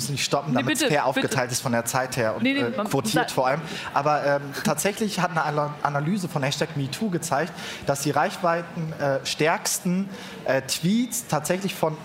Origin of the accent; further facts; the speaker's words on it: Essen, North Rhine-Westphalia, Germany; Wenn man mich fragt, woher kommst du, sage ich jetzt Essen.